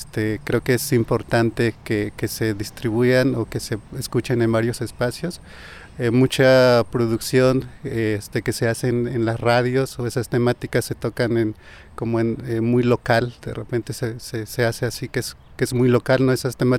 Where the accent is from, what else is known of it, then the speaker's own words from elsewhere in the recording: Huayacocotla, Veracruz, Mexico; soy del norte de Veracruz, de Huayacocotla.